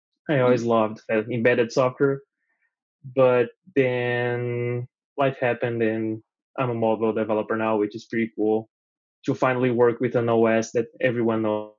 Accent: Brazil; I wanted kind of to relocate to a better place because I'm from Brazil. So it's kind of, I'm from a good region, but, you know, it's not as good as New Zealand or Canada.

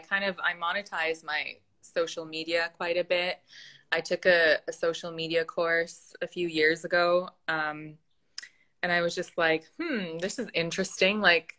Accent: West Coast, Canada; now in Toronto, Canada; I'm actually from the West Coast of Canada

